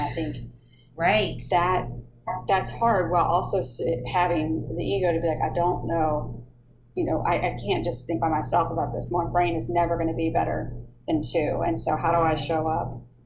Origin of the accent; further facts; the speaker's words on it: Baton Rouge, Louisiana, United States; Oh, and I'm also from Baton Rouge, so Louisiana.